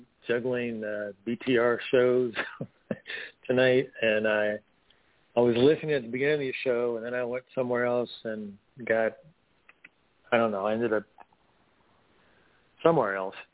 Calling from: North Carolina, United States; Stan, I'm in the mountains of North Carolina.

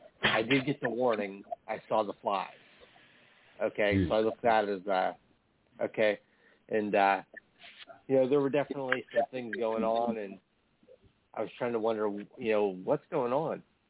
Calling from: Pennsylvania, United States; from Pennsylvania.

